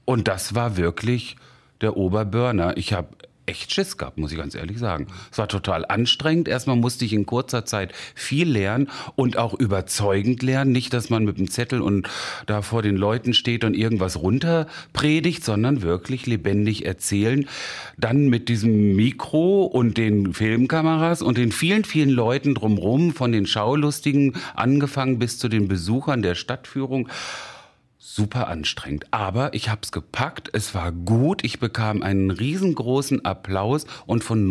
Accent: Großdahlum, Lower Saxony, Germany; also born or lived in Wolfenbüttel; Ich bin tatsächlich ein Kind der Region. Ich bin in Wolfenbüttel geboren und am Elm bis heute geblieben, in Großdahlum aufgewachsen, zur Schule gegangen und wohne noch immer da.

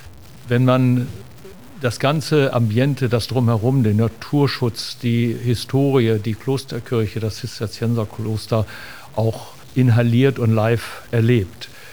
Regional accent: Braunschweig, Lower Saxony, Germany; Ich bin in der Stresemannstraße auf dem Grundstück meiner Eltern groß geworden, von denen die Riddagshäuser immer sagten, das gehört nicht zu Riddagshausen, das ist außerhalb unseres Dorfes.

